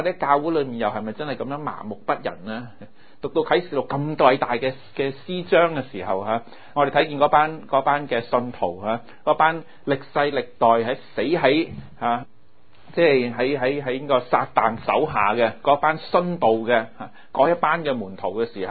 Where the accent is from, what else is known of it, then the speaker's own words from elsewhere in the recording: China; 即係我哋中國人有句話叫著辣無味